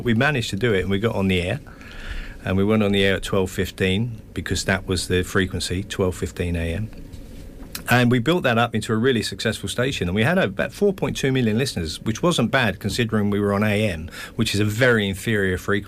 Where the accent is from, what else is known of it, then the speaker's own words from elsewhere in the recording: London, United Kingdom; I lived in London, I come from London, and there were literally two radio stations